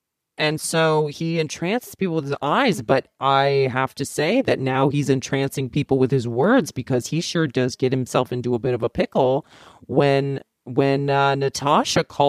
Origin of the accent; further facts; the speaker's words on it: Montrose, United States; So Denise and I grew up in Montrose